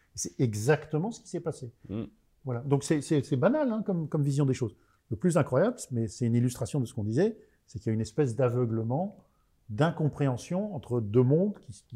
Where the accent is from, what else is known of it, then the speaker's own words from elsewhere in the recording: Lille, Hauts-de-France, France; now in Paris, France; je suis pas parisien d'origine. Mmh. Je suis né dans le Nord et j'ai vécu pas mal de temps dans le Nord. Je suis né à Lille. Ouais. Donc, je vis à Paris